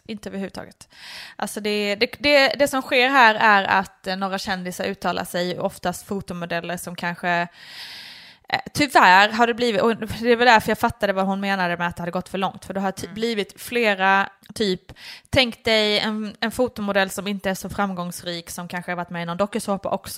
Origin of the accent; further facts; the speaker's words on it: Italy; Swedish is a second language; ja, jag är en italienare, ni fattar inte grejen